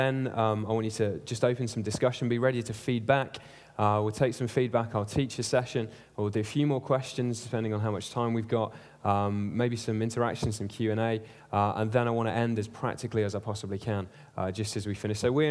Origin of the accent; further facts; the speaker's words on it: Leeds, Yorkshire and the Humber, United Kingdom; I come from Leeds, which is in the north of England.